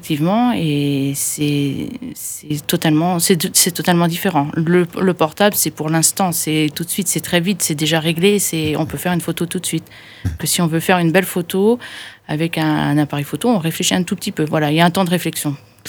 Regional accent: Sainte-Croix, Occitanie, France; Moi je suis de Sainte-Croix

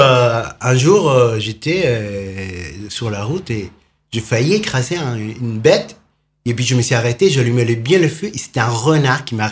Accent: Peru; French is a second language; moved away as an adult; now in France; je dis que je suis péruvien. Je viens du Pérou.

